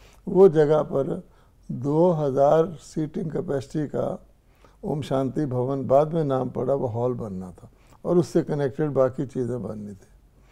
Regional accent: Amritsar, Punjab, India; और मैं भी अमृतसर का रहने वाला हूँ, मेरा जन्म स्थान अमृतसर है।

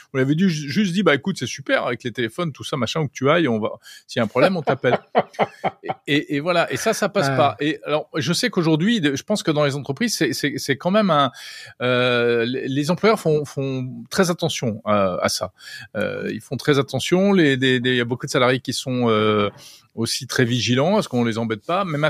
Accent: France; ce qu'on appelle chez nous en France

